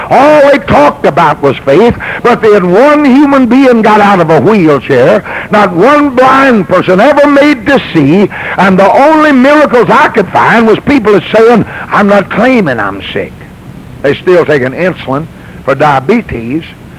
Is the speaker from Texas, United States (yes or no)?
yes; Texas, United States; born there; I was born in Texas. I grew up in the Pacific.